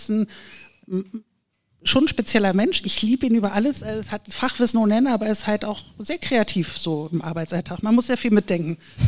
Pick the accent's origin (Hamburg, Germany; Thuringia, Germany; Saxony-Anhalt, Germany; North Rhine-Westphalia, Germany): Hamburg, Germany; born or raised there